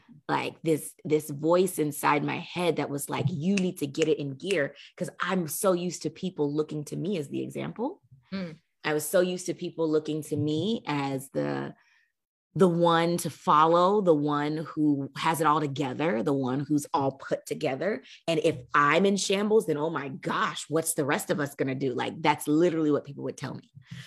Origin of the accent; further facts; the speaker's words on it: Oklahoma, United States; And grew up in the South. I grew up in Oklahoma.